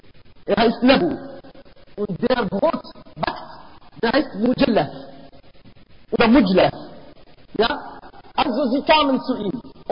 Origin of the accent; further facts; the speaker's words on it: Morocco; Das ist ein Lieblingsessen bei uns in Marokko.